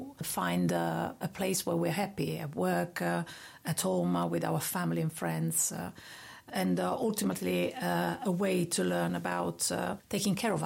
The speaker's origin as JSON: {"language": "English", "town": "Rome", "region": "Lazio", "country": "Italy", "tie": "born or raised there", "second_language": "English", "moved": "as an adult", "lives_now": "Southend, United Kingdom", "said": "a 51 years old woman living in Southend. I have been here since 1998. But originally come from Italy, from Rome. I was raised and raised in Rome, studied there."}